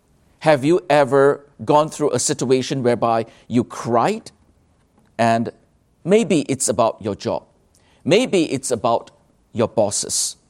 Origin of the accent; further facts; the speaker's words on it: Malaysia; Well, I was from Malaysia. Some of you were not from Singapore.